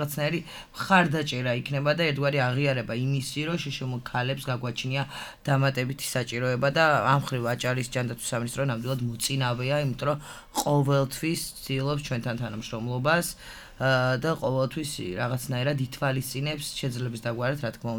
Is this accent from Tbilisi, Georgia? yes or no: yes; Tbilisi, Georgia; მე კი თბილისში დავიბადე, გავიზარდე და ცენტრალურ ქუჩაზე ვცხოვრობდი